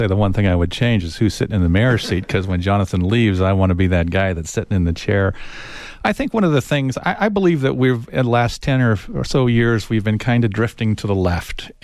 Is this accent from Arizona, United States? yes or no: yes; Tucson, Arizona, United States; And when I hop off the plane and someone asks me where I'm from, I say I'm from Tucson.